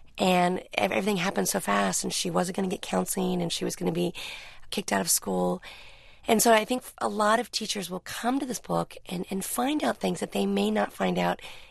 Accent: Newport Beach, California, United States; I was a suburbanite. I came from Newport Beach.

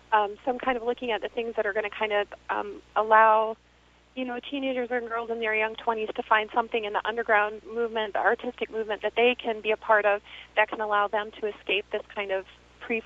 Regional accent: the South, United States; as a girl growing up in the South

